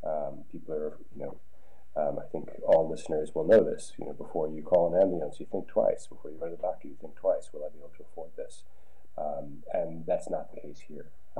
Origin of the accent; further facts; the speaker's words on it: United States; as an American, it's a quite extraordinary thing to go to the doctor here